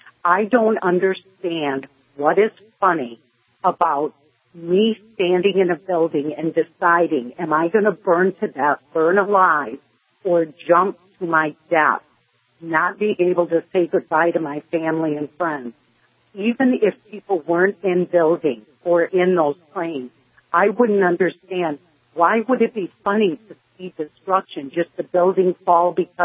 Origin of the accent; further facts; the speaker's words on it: United States; I'm in this country, I'm an American.